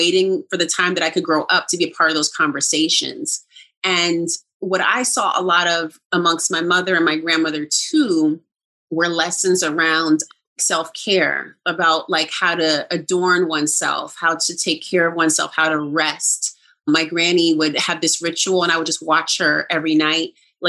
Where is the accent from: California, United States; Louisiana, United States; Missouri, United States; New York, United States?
California, United States; And I'm from Cali, right?